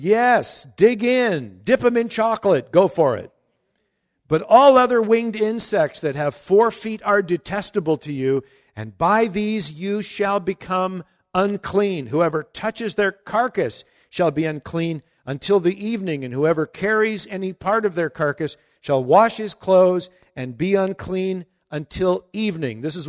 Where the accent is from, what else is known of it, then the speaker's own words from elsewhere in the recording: Minnesota, United States; I'd never eaten seafood. I was raised in Minnesota.